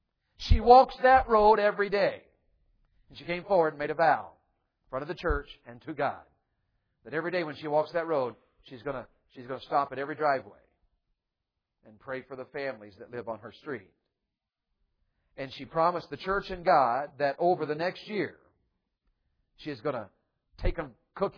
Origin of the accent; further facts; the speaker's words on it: Tennessee, United States; Now, I was raised in Tennessee in the mountains, and the mountains where I was raised, fighting is part of the culture.